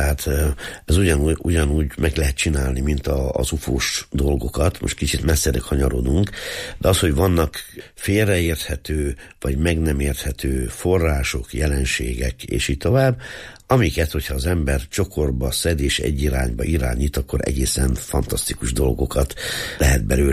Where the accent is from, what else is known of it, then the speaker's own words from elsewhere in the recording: Szurdokpüspöki, Nógrád, Hungary; Szurdokpüspöki, ez régen két falu volt.